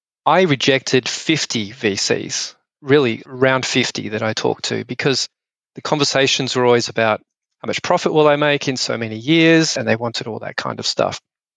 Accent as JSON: {"language": "English", "region": "Northern Territory", "country": "Australia", "tie": "born or raised there", "said": "My background is that I come from Central Australia. I grew up in the deserts out there"}